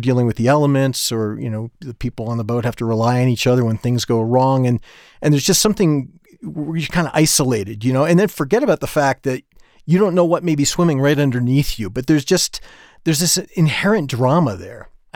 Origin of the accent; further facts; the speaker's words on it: East Coast, United States; You know, as a kid, I grew up on the East Coast, you know, so boats and the ocean, that whole culture is really where I come from.